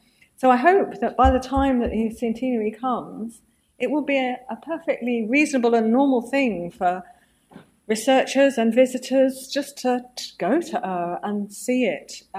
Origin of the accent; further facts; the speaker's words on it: Southport, North West England, United Kingdom; I grew up partly in Southport in the north, in the northwest.